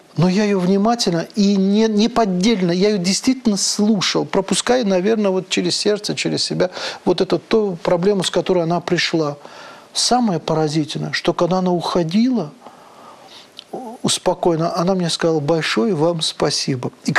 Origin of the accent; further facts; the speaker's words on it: Azerbaijan; Дело в том, что у меня на родине, в Азербайджане, есть такой район горный, очень красивый, очень красивый.